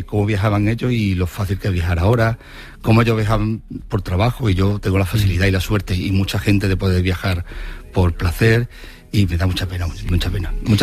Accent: Lucena, Andalusia, Spain; yo soy de Lucena, un pueblo de Córdoba.

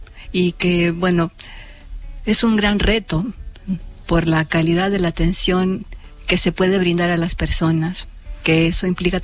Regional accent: Peru; now in Japan; Sí, soy peruana. Y mi abuelo fue japonés.

